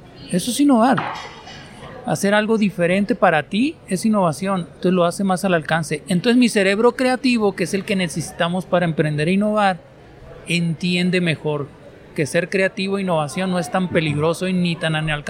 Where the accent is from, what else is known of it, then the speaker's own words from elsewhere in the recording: Sonora, Mexico; Vengo de Sonora, México, un estado, lo que llaman departamento, al norte de México, al noroeste. Hacemos frontera con Estados Unidos, o sea, muy al norte.